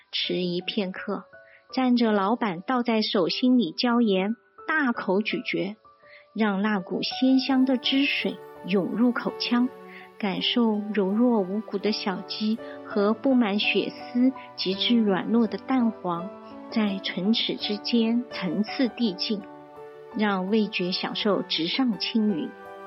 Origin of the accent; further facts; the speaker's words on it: Nanjing, Jiangsu, China; 我们南京人叫旺鸡蛋，